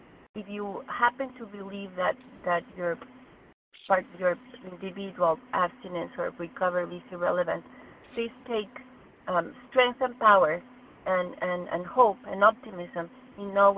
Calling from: Boston, Massachusetts, United States; recovered compulsive overeater, I'm calling from Boston.

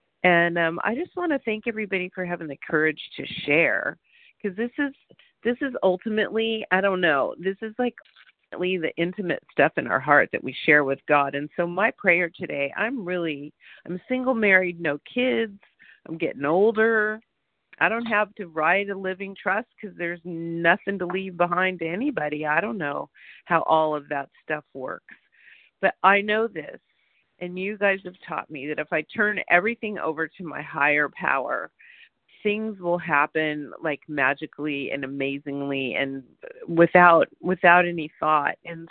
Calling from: California, United States; I'm calling from Southern California.

